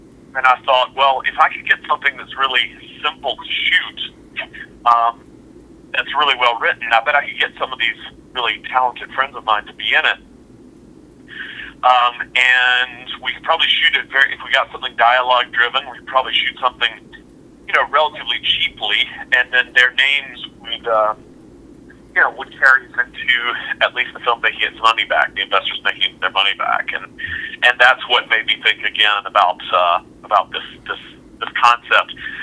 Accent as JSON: {"language": "English", "town": "Macon", "region": "Georgia", "country": "United States", "tie": "born or raised there", "said": "she and I grew up together in Macon, Georgia."}